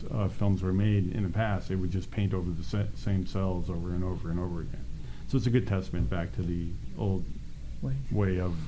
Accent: New Jersey, United States; first language Polish; English is a second language; Well, both my parents were from Poland, spoke Polish. We lived very much Polish. My first language was Polish. But I did grow up in New Jersey, and we happened to grow up in a very, very, very bad part of New Jersey.

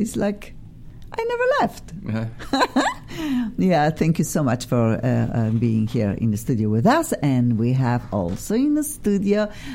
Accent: Australia; now in United States; I'm originally from Australia. And now I'm in America.

